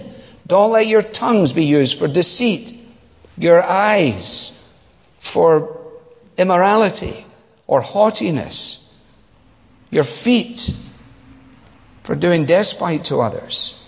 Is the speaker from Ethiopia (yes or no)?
no; Scotland, United Kingdom; As a Scotsman, it goes against my grain.